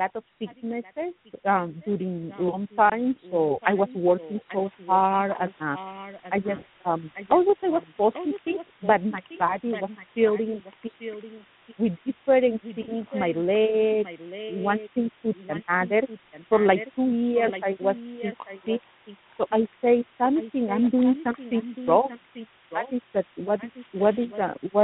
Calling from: San Jose, California, United States; I'm calling from San Jose, San Francisco, California.

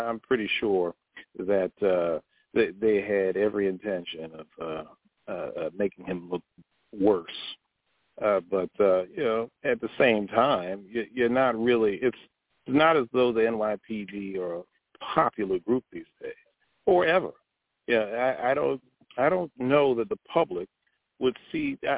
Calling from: Richmond, Virginia, United States; Richmond. Richmond.

